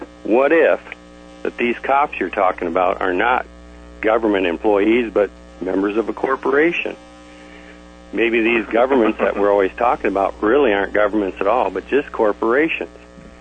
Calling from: Ohio, United States

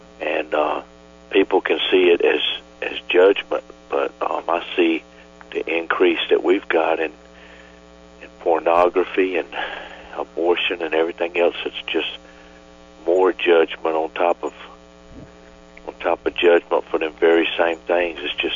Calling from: Garner, North Carolina, United States; I'm calling from a itty bitty town called Garner outside of Raleigh in North Carolina.

